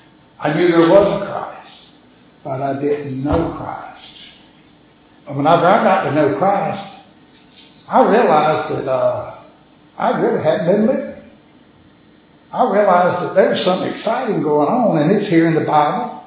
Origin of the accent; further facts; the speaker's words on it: Washington, United States; I'm from Washington. Now, folks from Washington got a tendency to be a little bit on the rough side.